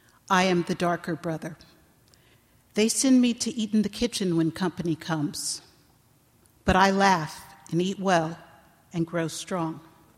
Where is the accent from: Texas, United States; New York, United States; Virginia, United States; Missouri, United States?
New York, United States; New York City; also born or lived in Europe; My mother was originally from Kansas, and we were raised first in Europe and then in New York City.